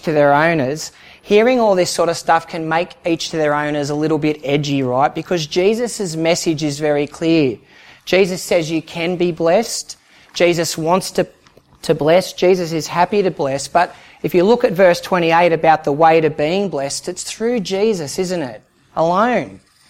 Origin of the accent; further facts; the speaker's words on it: Newcastle, New South Wales, Australia; Like, I'm an Aussie and I work with Aussies